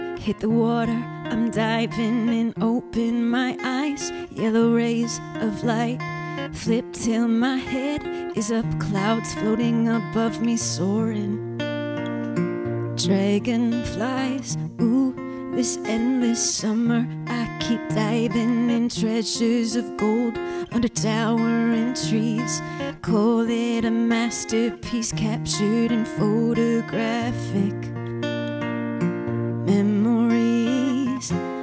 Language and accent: English; Wisconsin, United States; growing up in the Northwoods, visiting up there a lot, we still go up there quite often in the summer.